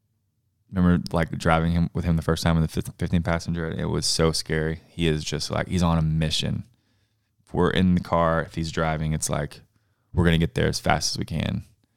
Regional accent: Cookeville, Tennessee, United States; Nate's from Colorado Springs. I'm from Cookeville.

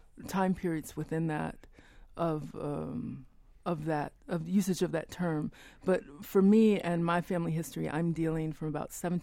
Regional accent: Chicago, Illinois, United States; born there; That definitely were part of the Great Migration. It's why I was born in Chicago, mm-hmm.

